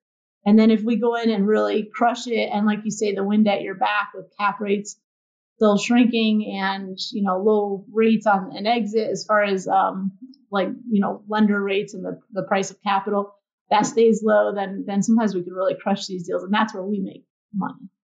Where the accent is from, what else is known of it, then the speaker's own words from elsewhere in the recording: Berlin, Connecticut, United States; I did grow up in Connecticut, sounds good, but just south of Hartford in Berlin.